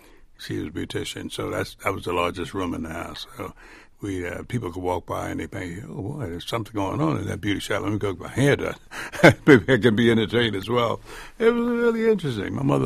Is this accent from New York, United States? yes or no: no; Philadelphia, Pennsylvania, United States; I grew up in West Philadelphia, and I was born there.